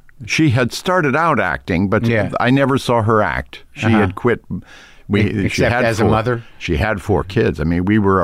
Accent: Yellow Springs, Ohio, United States; also born or lived in Rochester / Waterville; Yellow Springs is the closest I have to a hometown, although it only lasted till I was about 11.

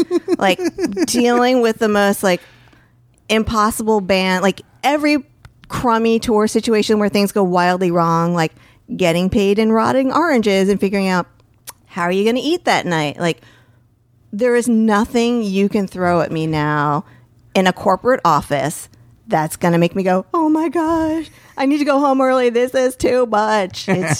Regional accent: New Jersey, United States; But because where I grew up in New Jersey is Bergen County.

